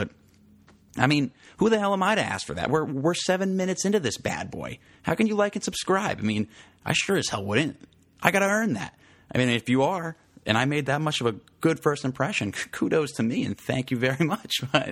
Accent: New Jersey, United States; I'm not. I'm from the North. I'm from New Jersey, where we focus more on the pro teams.

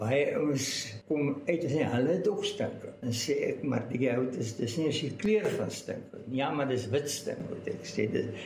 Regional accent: Christiana, North West, South Africa; ek het in Christiana groot geword en my groot liefde was vir hout en bome. En nou, dit was die West-Transvaal daai tyd, maar daar was nie baie bome nie.

